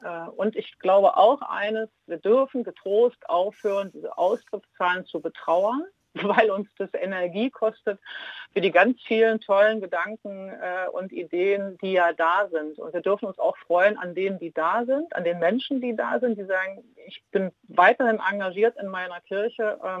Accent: East Germany, Germany; born there; Ich bin ja in der ehemaligen DDR geboren

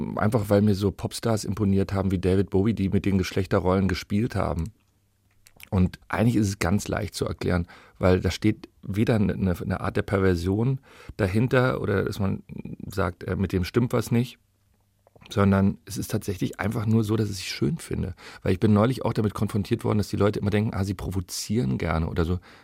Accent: Berlin, Germany; ich bin mit dem Gripstheater in Berlin groß geworden.

